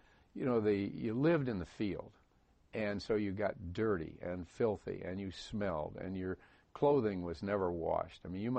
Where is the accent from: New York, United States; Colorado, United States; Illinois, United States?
New York, United States; Newark; born there; I was born in Newark, New York, upper New York State.